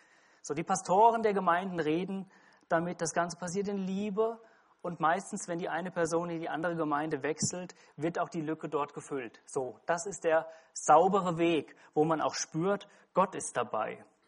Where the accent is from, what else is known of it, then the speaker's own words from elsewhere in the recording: Hesse, Germany; also ich bin ja Hesse, halb Westerwälder